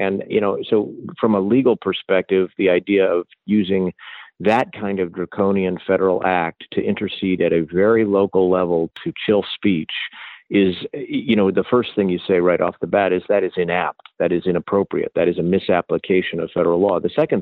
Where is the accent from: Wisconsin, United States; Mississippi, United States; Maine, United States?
Maine, United States; and I grew up in Maine